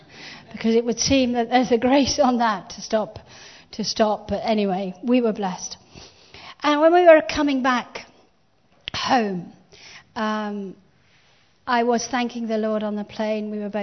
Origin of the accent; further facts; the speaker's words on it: England, United Kingdom; because we never travel light, we're English. And ladies never travel light.